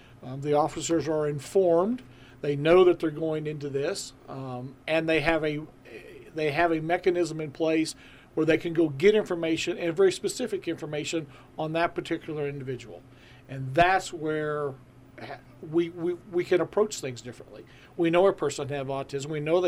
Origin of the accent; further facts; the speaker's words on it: Huntsville, United States; Of course, I was raised in Huntsville, so this is all home ground for me.